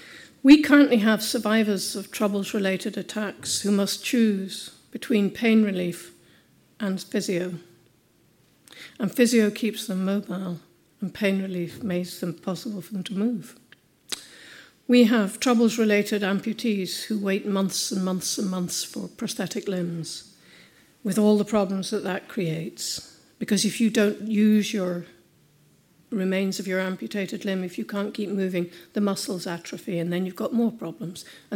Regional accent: England, United Kingdom; moved away; I came from England where the poppy was just part of life.

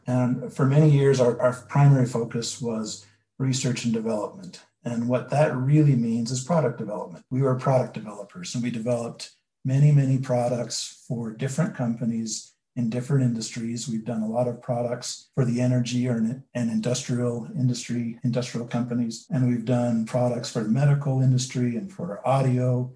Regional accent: Utah, United States; You know, I came from Emory County High School and I always wanted to live here.

